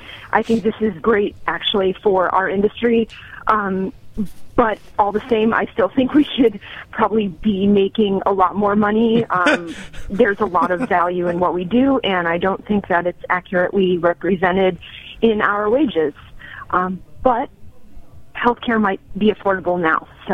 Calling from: Brooklyn, New York, United States; I'm calling from Brooklyn.

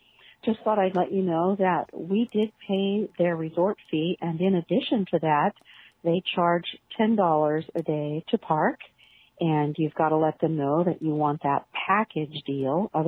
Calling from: California, United States; I'm calling you from Orange County, California.

